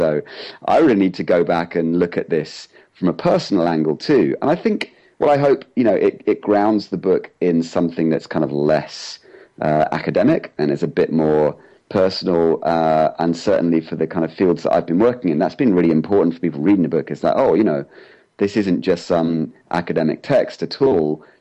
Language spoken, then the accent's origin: English; Yorkshire and the Humber, United Kingdom; born there; I was born in Yorkshire, which is a part of the UK, you know, sort of in the middle, I guess, but was very industrial, kind of very beautiful, kind of in the middle of nowhere in some ways.